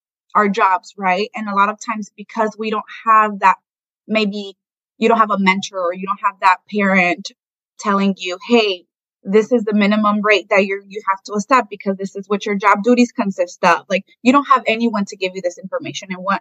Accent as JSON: {"language": "English", "country": "Ecuador", "lives_now": "Indiana, United States", "said": "So you're from Ecuador, I'm from Ecuador as well."}